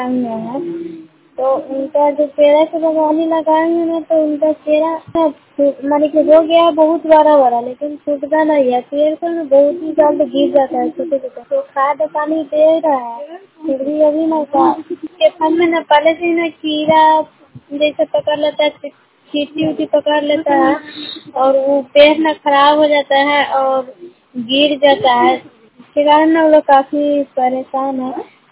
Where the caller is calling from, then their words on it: Sawasi, Bihar, India; मैं रिपोर्टर … सावासी पंचायत के सावासी गांव से बोल रही हूँ।